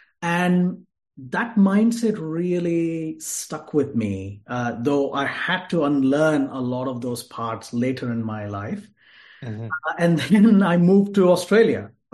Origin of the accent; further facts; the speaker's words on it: Bangalore, Karnataka, India; also born or lived in Mumbai; I'm originally from Bangalore, which is the southern part of India. And I also did my schooling in one of the largest cities in India, Bombay. Or Mumbai.